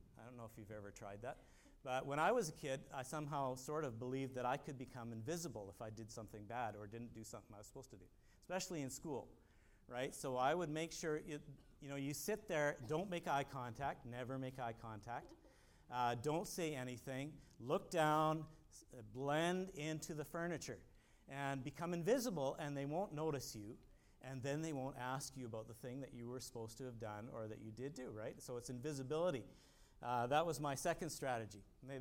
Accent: Canada; I'm Canadian. And as we all know, Canadians are nice. And they're polite, right?

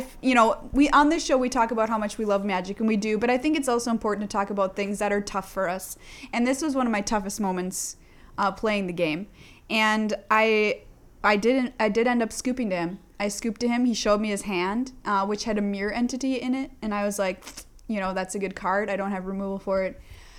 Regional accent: Minnesota, United States; And I'm just like, Jesus Christ, because I'm a Minnesotan.

